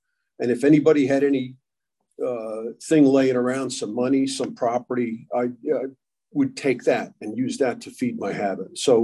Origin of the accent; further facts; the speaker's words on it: New York, United States; I grew up in New York, back in the day when 18 was the legal drinking age